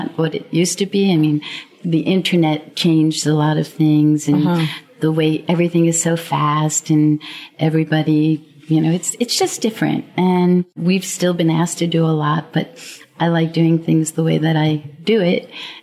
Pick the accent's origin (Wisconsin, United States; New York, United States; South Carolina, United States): New York, United States; I'm from New York.